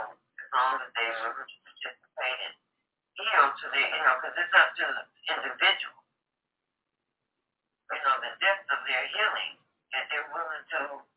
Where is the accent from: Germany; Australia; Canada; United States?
United States; Detroit, Michigan; I'm from Martindale in Detroit, Michigan.